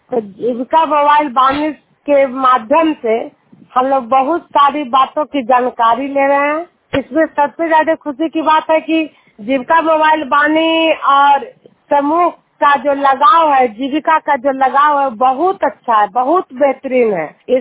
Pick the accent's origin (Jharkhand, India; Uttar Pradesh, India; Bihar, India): Bihar, India; Juniyar